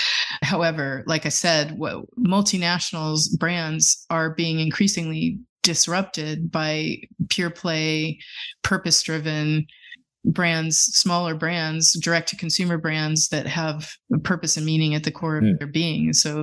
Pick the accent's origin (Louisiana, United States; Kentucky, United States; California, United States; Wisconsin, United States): California, United States; now in Washington, United States; We don't have a water problem here, but I come from California where water is increasingly concerning.